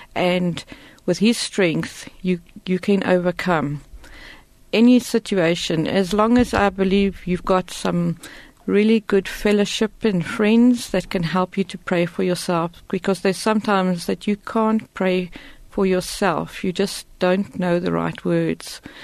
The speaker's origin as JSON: {"language": "English", "town": "Germiston", "region": "Gauteng", "country": "South Africa", "tie": "born or raised there", "said": "I grew up in the Transvaal, in what is now Gauteng, in Germiston area. And I've lived there for 22 years with my parents."}